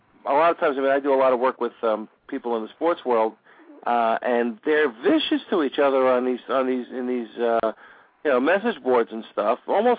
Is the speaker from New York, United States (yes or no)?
yes; New York, United States; Okay, I'm coming from New York here.